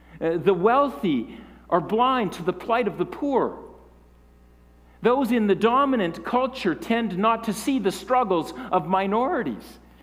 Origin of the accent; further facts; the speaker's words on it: Canada; And church, I'm saying this morning as a Christian, not as a Canadian.